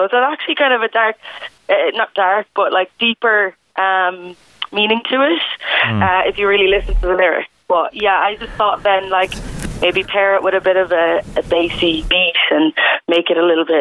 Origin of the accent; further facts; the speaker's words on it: Waterford, County Waterford, Ireland; So right in the city centre, basically, of Waterford.